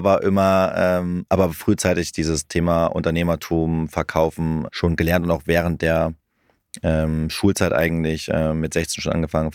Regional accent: Sebnitz, Saxony, Germany; born there; also born or lived in Saint Petersburg; Genau, ich bin in der DDR geboren, in Sebnitz. Dort war ich 2 Wochen, war dann 3 Jahre lang in St. Petersburg mit meinen Eltern

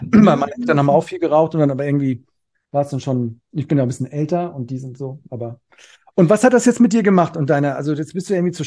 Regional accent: Cologne, North Rhine-Westphalia, Germany; Lützerath, ich komme hier aus Köln, ist ja hier direkt um die Ecke

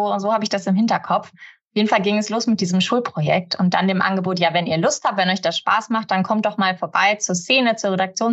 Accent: Nordhorn, Lower Saxony, Germany; bei uns in Nordhorn, habe da so das erste Mal Radio gemacht.

